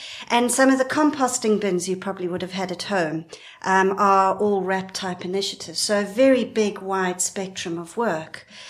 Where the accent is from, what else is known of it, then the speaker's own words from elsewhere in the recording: Cape Town, Western Cape, South Africa; Yes, I am South African and very proudly so, even though I live here. And I actually come from Cape Town